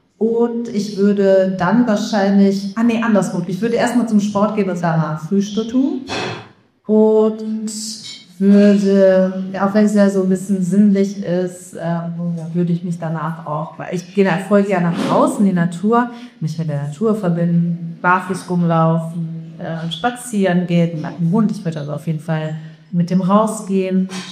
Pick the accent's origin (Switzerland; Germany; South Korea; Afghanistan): Germany; Cologne, North Rhine-Westphalia; Ich komme ja aus Köln, das ist nicht so.